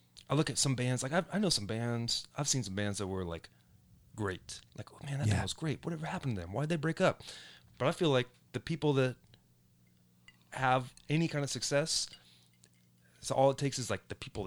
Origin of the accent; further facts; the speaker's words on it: Fort Wayne, Indiana, United States; In my hometown of Fort Wayne, Indiana, we did a CD